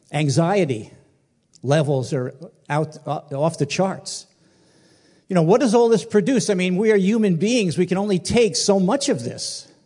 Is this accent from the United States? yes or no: yes; New York, United States; I mean, I grew up in New York, and so there was many newspapers, and every morning there'd be two newspapers at the door